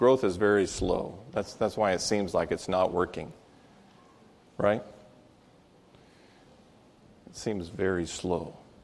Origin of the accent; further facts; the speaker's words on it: Texas, United States; I'm an American. And I have an even bigger disadvantage because I'm from Texas.